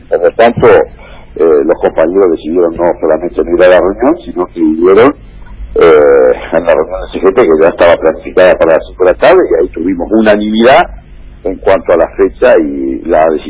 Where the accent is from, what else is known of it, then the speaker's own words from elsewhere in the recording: Lomas de Zamora, Buenos Aires Province, Argentina; born there; Frente al Hospital Gandulfo, donde nací, en Lomas, de la estación de Lomas, tres cuadras, la calle Balcarce 370